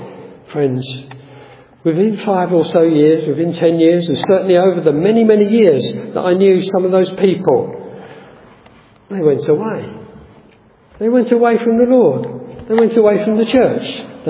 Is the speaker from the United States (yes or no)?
no; London, United Kingdom; in the church that I grew up in North London